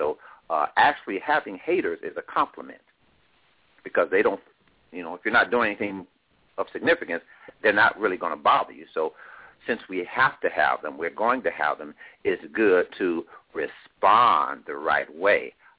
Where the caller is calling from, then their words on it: Compton, California, United States; Yeah, and I'm calling from Compton, California.